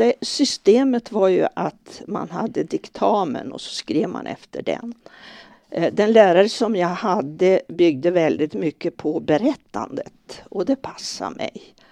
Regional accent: Åsele, Västerbotten County, Sweden; Ja, jag kommer ifrån Åsele och bor nu på Hallbacken.

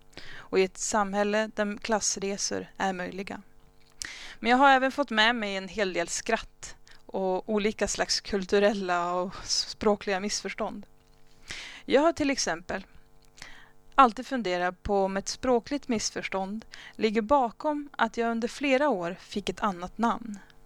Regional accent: Timrå, Västernorrland County, Sweden; Hans musik spelades hemma när jag växte upp i Timrå.

